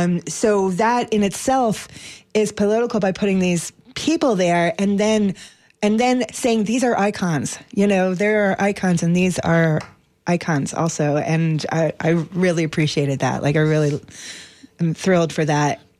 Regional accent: New York, United States; I mean, New York is not perfect. I grew up in New York. It's not a perfect place.

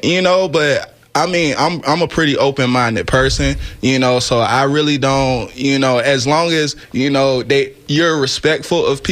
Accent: Lake City, South Carolina, United States; now in Tampa, United States; I'm from Lake City, South Carolina. It's like a little real itty bitty small town in South Carolina.

